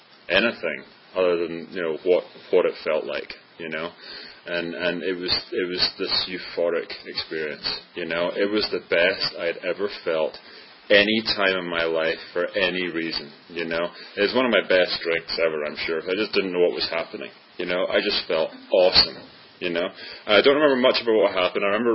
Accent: Scotland, United Kingdom; So, I was born and raised in Scotland

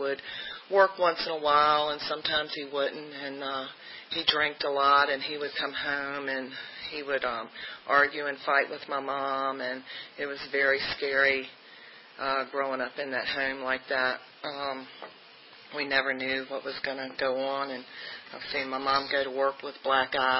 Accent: Hampton, Virginia, United States; now in Lynchburg, United States; I live in Lynchburg, Virginia now. I'm originally from Hampton, Virginia Beach area. That's where I was born and raised.

